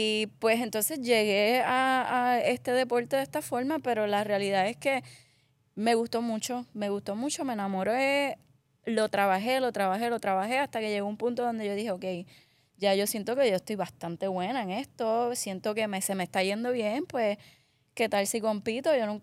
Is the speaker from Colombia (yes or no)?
no; Caguas, Puerto Rico; yo soy de Caguas, del monte casi Sidra, me crié en la falda entre dos ríos, escalaba los ríos descalza y arrancándome uñas y cayéndome, yo me crié salvaje